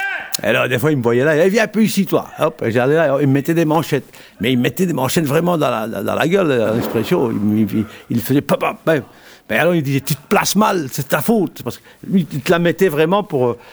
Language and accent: French; Liège, Wallonia, Belgium; also born or lived in Hornu; Bon, je suis né à Ornu, au Borinage.